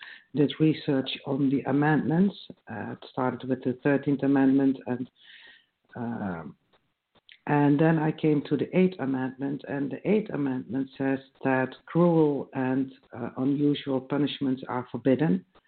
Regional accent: Netherlands; English is a second language; from the Netherlands. I work in my country with restorative justice in prisons

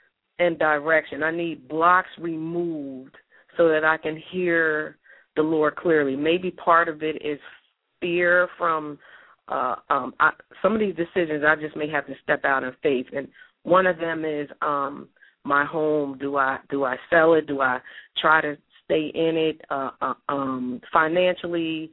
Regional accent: Morristown, New Jersey, United States; I grew up in Morristown in Morris County.

